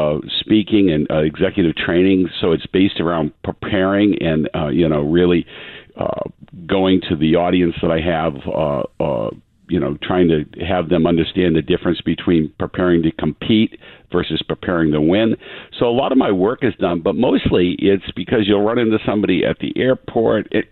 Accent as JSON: {"language": "English", "town": "Easton", "country": "United States", "tie": "born or raised there", "said": "And so for me, growing up in Easton, it was always about community."}